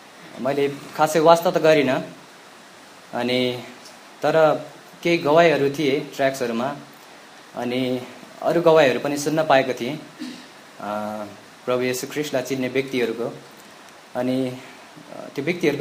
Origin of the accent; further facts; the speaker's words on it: Bagmati, Nepal; also born or lived in India; अनि मेरो जन्म चाहिँ इन्डियामा भएको तर छोटो समयमै म नेपालमा आएँ सानो उमेरमै अनि चितवन जिल्लामा हाम्रो बसाइसराय भयो अनि म त्यहीँ हुर्केँ